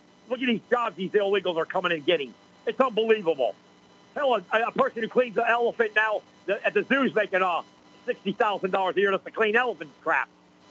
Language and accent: English; United States; as an American who loves my country dearly. My family's been in this country almost 190 years, Jim, my dad's side.